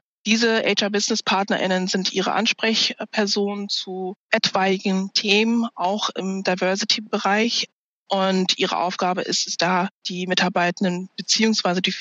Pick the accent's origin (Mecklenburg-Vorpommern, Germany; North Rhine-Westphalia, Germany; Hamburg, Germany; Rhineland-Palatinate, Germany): North Rhine-Westphalia, Germany; Bielefeld; now in Frankfurt, Germany; Meine Wurzeln liegen in Angola. Meine Eltern sind 92 aus Angola nach Deutschland geflüchtet aufgrund des Bürgerkriegs und ich bin dann in Bielefeld geboren und aufgewachsen. Lebe seither in Deutschland mit einigen Ausnahmen, wo ich dann auch Auslandsstationen hatte und jetzt seit knapp 4 Jahren in Frankfurt.